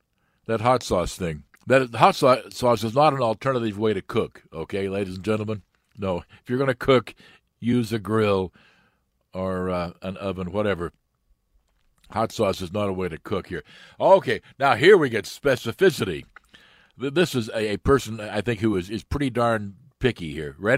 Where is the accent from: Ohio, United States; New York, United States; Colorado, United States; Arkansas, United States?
Ohio, United States; Cleveland; Growing up in Cleveland, I'm used to the old municipal stadium